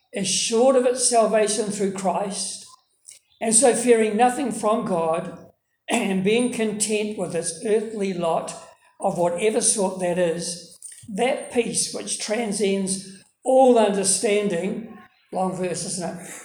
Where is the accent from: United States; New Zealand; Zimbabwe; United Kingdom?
New Zealand; Dunedin, Otago; born there; I was born in Dunedin and my mum attended the Caversham Baptist Church.